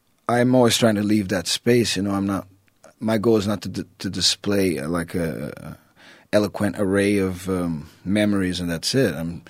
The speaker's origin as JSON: {"language": "English", "region": "Rio de Janeiro", "country": "Brazil", "tie": "born or raised there", "said": "I was like, oh, I'm still from Rio. You know, anyone that's from Brazil talks to me will know that, you know, by my way."}